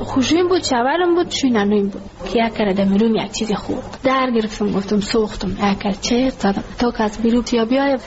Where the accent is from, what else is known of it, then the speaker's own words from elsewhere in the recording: Ghazni, Afghanistan; now in Kabul, Afghanistan; ما کابل آمده از غزنی هستیم.